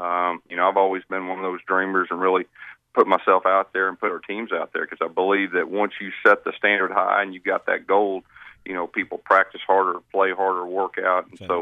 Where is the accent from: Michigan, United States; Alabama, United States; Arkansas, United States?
Arkansas, United States; Growing up in Arkansas, you got to root for the Cowboys.